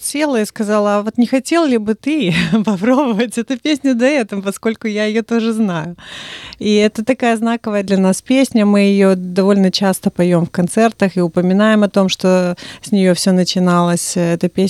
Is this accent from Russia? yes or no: no; Chișinău, Moldova; я столкнулась с людьми в Кишиневе, откуда я родом, потому что я долгое время как бы была в кишиневском клубе, и оттуда мои истоки.